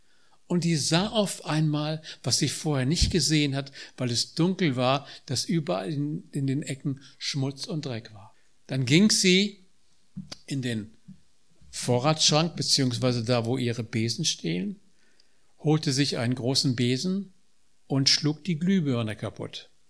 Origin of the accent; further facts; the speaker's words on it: Braunschweig, Lower Saxony, Germany; sie kamen aus der gleichen Ecke, wo ich aufgewachsen bin, aus dem Raum Braunschweig